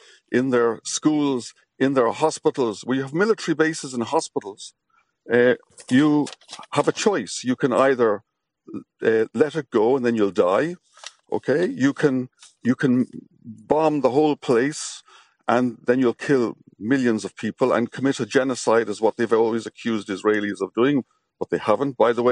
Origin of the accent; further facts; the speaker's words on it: Ireland; we in Ireland, I'm still Irish